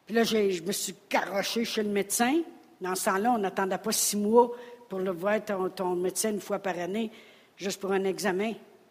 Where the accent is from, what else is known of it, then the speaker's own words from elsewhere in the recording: Quebec, Canada; On est des Québécois après tout. On a été niaiseux longtemps. Mais maintenant, on ne l'est plus.